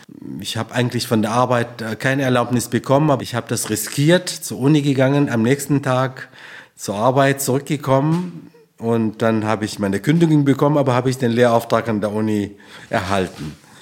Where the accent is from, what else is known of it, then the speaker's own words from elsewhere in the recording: Omdurman, Khartoum, Sudan; German is a second language; Ich komme aus Omdurman. Das ist ein Teil von der Hauptstadt des Sudans, Khartoum. Und das ist die Stadt, wo der blaue Nil sich mit dem weißen Nil trifft.